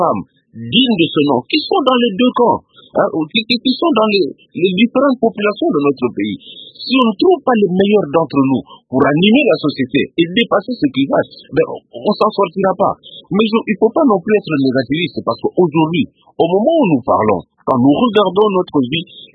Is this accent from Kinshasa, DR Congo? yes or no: yes; Kinshasa, DR Congo; also born or lived in Lubumbashi; Moi, je suis de Kinshasa, mais j'ai fait mes études à Lubumbashi.